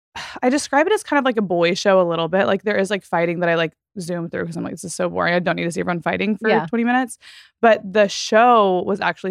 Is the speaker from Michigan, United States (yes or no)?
no; Texas, United States; Like, I came from Texas and the suburbs.